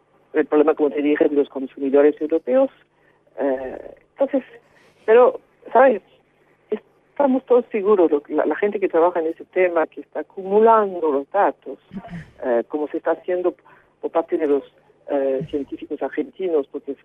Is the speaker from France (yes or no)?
yes; Brittany, France; Spanish is a second language; llega a la Bretaña, en mi país, al otro puerto